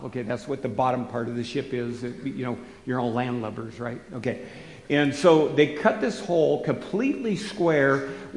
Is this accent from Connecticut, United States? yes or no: no; Seattle, Washington, United States; I was raised in Seattle, Washington. My dad and I, we were into boating.